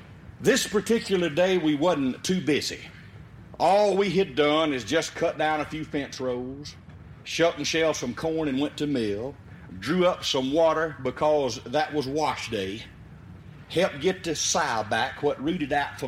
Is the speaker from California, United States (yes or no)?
no; Liberty, Mississippi, United States